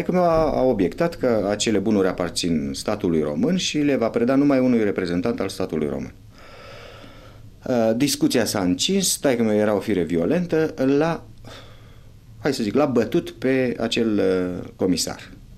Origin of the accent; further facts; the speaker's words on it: Mana, Orhei District, Moldova; born there; M-am născut în Basarabia, în satul Mana, din fostul județ Orhei, în 1935, la 2 octombrie. Părinții mei au fost, mai exact, pentru că au murit, erau și ei basarabeni.